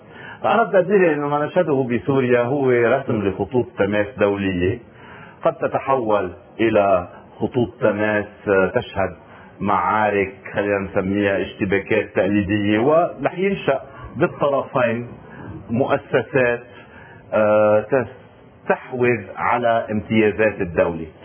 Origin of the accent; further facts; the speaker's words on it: Lebanon; يعني كوننا نحن لبنانيين وكونه بالآخر عنا ذاكرة حربية